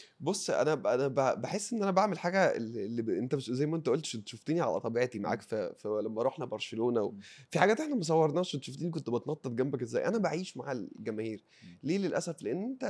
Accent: Egypt; واقول لهم انا مصري بشجع كريستال بالاس من زمان قوي

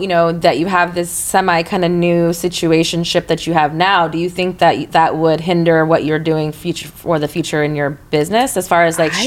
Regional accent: Texas, United States; In my town, I'm from Texas, and like, nobody knew a porn star

